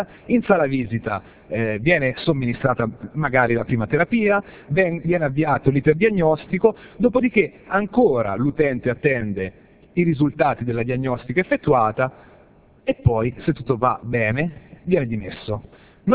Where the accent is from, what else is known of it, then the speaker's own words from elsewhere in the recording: Tuscany, Italy; now in Riccione, Italy; Io gioco in casa, vengo da Riccione, anche se sono toscano, forse si sente un po'.